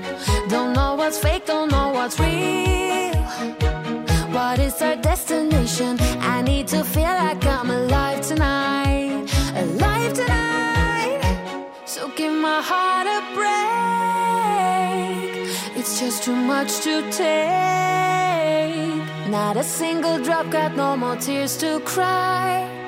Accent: Skåne, Sweden; now in Copenhagen, Denmark; Jag är ju uppvuxen i Skåne, så det är ju ganska nära dit. Och har ju åkt över väldigt många gånger. Varit i, tills dess att jag flyttade hit i Köpenhamn

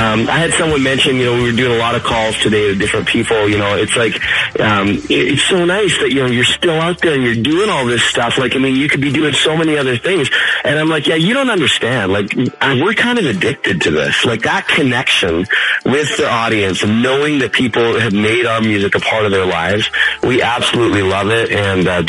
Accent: Canada; now in Nashville, United States; we're both from Canada, both have some Alberta roots, both ended up in Nashville having success

